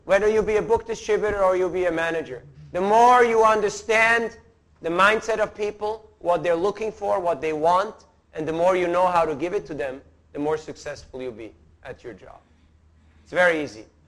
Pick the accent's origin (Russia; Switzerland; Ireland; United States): Switzerland; English is a second language; Like sometimes I go to a place, you know, and I say, I'm from Switzerland and this and that, and then people say, go back to Switzerland.